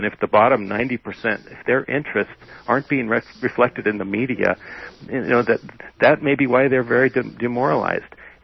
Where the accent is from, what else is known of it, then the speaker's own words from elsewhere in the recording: North Dakota, United States; You know, I don't come from, you know, the West Coast. I live in San Francisco now, but I grew up in North Dakota.